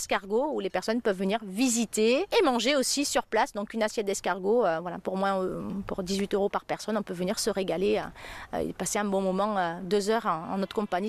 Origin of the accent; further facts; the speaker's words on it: Provence-Alpes-Côte d'Azur, France; Alors je suis provençale, donc je vais d'abord parler pour ma Provence.